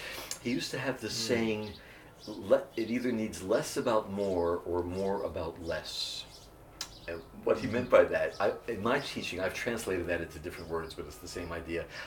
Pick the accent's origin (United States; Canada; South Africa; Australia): United States; Trenton, New Jersey; Purser Kenny was very well known in the area where I grew up because he's from Philadelphia and I was from Trenton.